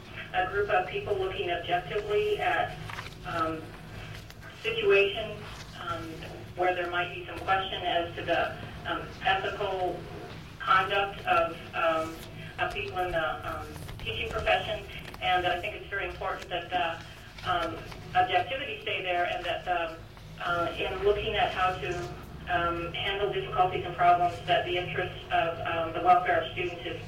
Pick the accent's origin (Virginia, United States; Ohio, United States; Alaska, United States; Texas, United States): Alaska, United States; Anchorage; I grew up in Anchorage and am a product of the Anchorage School District.